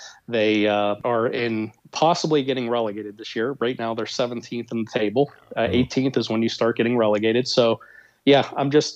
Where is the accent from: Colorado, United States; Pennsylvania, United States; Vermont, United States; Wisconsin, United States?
Pennsylvania, United States; Pittsburgh; So growing up in Pittsburgh, obviously, you have to be a Pirates, Penguins, Steelers fan.